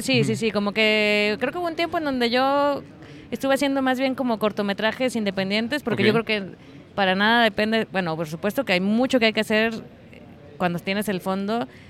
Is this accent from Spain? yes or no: no; Chiapas, Mexico; en Chiapas, donde yo soy, que en realidad ahí es mi tierra natal.